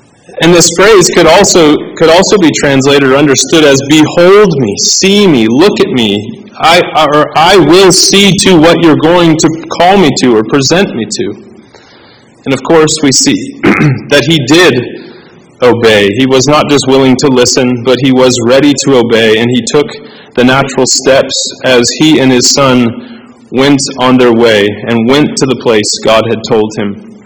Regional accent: Maine, United States; Well, I grew up in Maine, the land of two seasons, winter and mosquito.

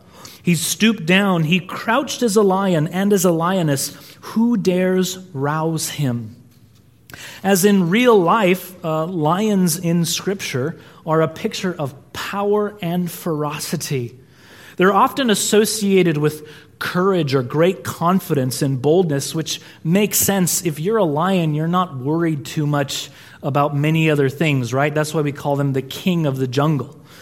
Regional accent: California, United States; I say, "I'm from California," right?

